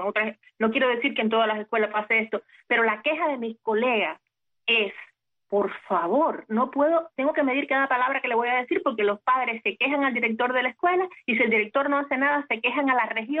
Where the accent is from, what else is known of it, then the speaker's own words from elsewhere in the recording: Cuba; cuando algunas personas hablan conmigo y se enteran que soy cubana, a mí y a mis amigas se lo hacen, ¿cubana? ¿Que tú eres cubana? La gente no me cree. No, porque es que tú no hablas como cubana. Y yo me siento cubana 100%.